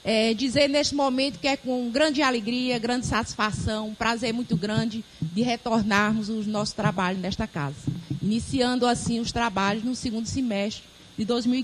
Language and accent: Portuguese; Paraíba, Brazil; born there; also born or lived in Piauí; como piauiense que sou, sou paraibana de nascença, mas sou piauiense de coração e aqui vivo já há mais de 30 anos